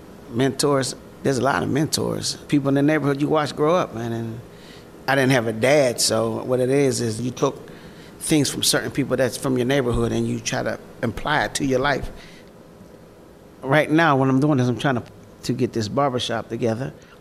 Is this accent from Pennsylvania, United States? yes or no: yes; Rankin, Pennsylvania, United States; born or raised there